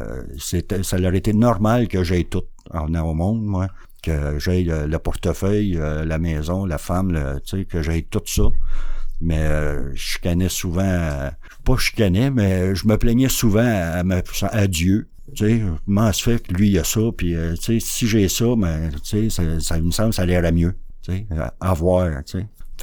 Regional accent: Montreal, Quebec, Canada; J'ai grandi à Montréal, puis dans l'Est, puis l'Angelier, dans ces coins-là.

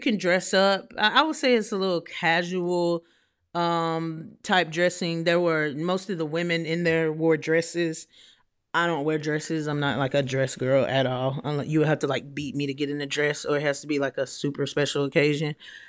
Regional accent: Atlanta, Georgia, United States; I am you y'all know I'm from Atlanta, so I love A-Town Wings.

